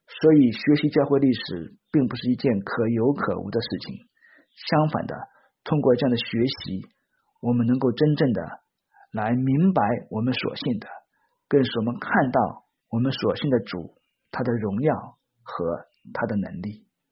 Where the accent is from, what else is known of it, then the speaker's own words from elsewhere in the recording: China; 都是与我们中国文化，我们中国人所熟悉的大相径庭，